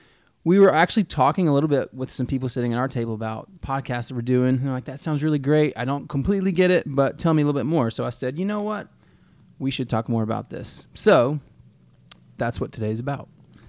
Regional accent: Charlotte, North Carolina, United States; now in Seattle, United States; So as we mentioned, we're originally from Charlotte, living here in Seattle now for the past 5 years.

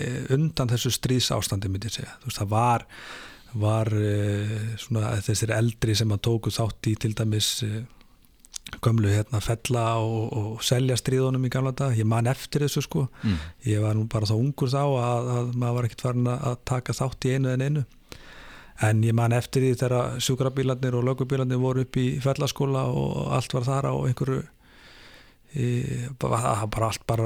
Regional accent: Reykjavik, Capital Region, Iceland; þetta var ævintýri líkast að bara alast upp í Breiðholtinu

